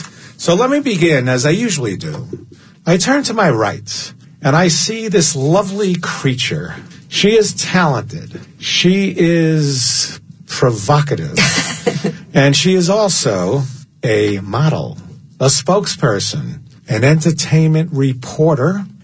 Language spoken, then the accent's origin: English; New York City, New York, United States; Now, I'm from the Bronx, so that means like